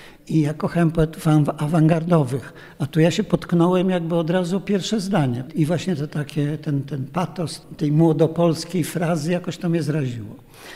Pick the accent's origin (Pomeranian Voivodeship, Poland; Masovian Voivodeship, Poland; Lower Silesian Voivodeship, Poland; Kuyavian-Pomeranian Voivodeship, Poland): Masovian Voivodeship, Poland; Warsaw; ja jestem warszawiakiem, ja się tam urodziłem, warszawsko znam. I drugie takie miasto, które trochę znam, to jest Łódź, gdzie też spędziłem parę lat na studiach.